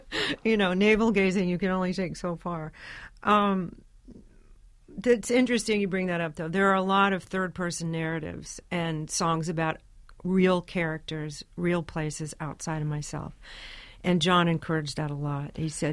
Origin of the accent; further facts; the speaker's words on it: Memphis, Tennessee, United States; born there; You know, I was born in Memphis, but I didn't grow up there.